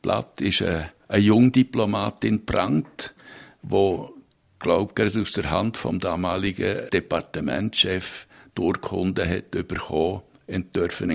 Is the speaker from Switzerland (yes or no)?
yes; Bern, Switzerland; Und ich bin ja ein Berner oder noch präziser ein Emmentaler.